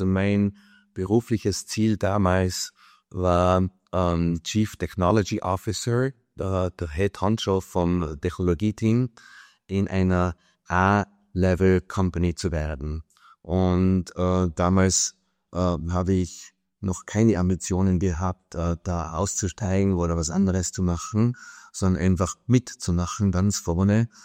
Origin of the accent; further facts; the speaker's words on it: Austria; moved away as an adult; now in United States; Also ich bin 1986 von Österreich ausgewandert ins Silicon Valley, weil ich ein Doktorat habe, Dissertation in Computer Science.